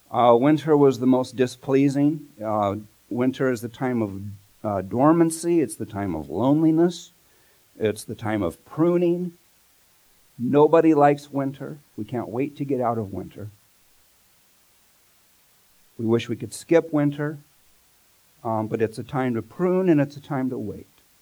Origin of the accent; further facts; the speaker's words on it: Visalia, California, United States; Now, when I was a kid, I grew up here in the Central Valley down in Visalia.